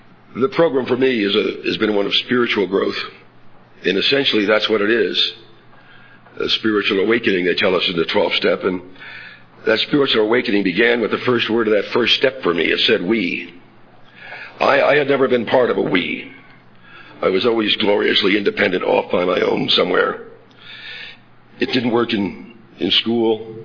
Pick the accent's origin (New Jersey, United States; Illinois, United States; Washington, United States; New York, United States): New Jersey, United States; I grew up in New Jersey among very heavy drinking non-alcoholics